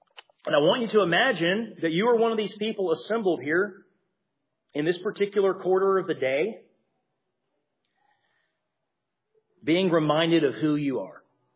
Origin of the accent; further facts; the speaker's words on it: Alabama, United States; I understand I grew up in Alabama, but that equates to a half a day.